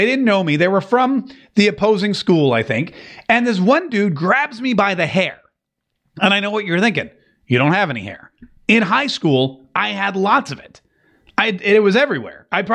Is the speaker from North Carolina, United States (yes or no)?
yes; North Carolina, United States; Growing up in the South, I grew up in North Carolina